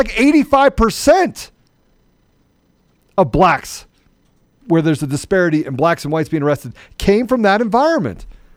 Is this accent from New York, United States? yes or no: no; Washington, District of Columbia, United States; I mean, I grew up in the Washington, D.C. area.